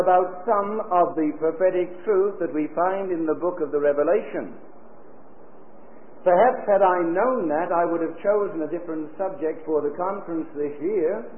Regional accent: England, United Kingdom; I'm sure as an Englishman I don't understand why

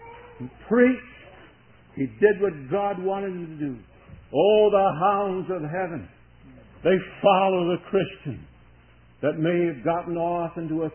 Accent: Chicago, Illinois, United States; I was raised in Chicago, most of you know, and there were two other boys along with myself.

